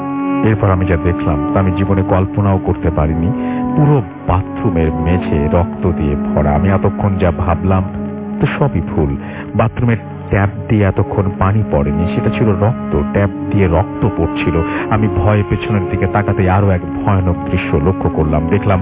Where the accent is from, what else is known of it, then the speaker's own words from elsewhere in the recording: Dinajpur, Rangpur Division, Bangladesh; আমার দেশের বাড়ি দিনাজপুর।